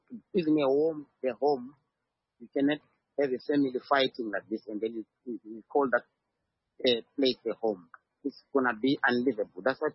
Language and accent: English; Namibia; Say, for instance, I come from Namibia.